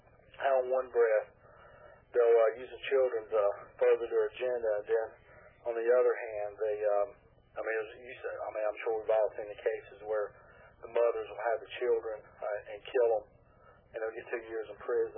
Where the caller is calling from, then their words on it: South Carolina, United States; I'm calling from South Carolina.